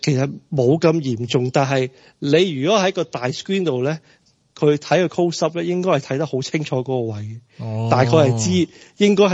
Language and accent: Cantonese; Hong Kong; 我觉得係係即係我一个香港人睇都